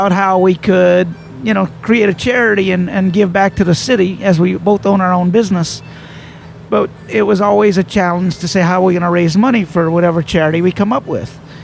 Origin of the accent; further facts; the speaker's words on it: Lafayette, Louisiana, United States; also born or lived in California; now in New Orleans, United States; I was born in Lafayette. I grew up in the Lafayette-Opelousas area. Mm-hmm. Moved to New Orleans and lived here quite a while.